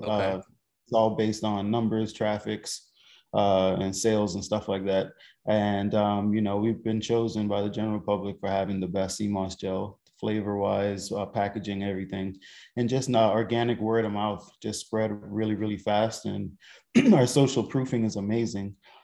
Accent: Bahamas; I was born and raised in the Bahamas

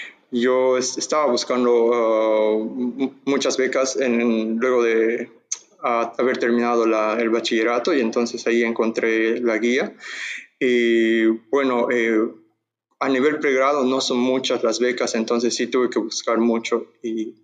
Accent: Cochabamba, Bolivia; Ah, sí, soy de La Yacta.

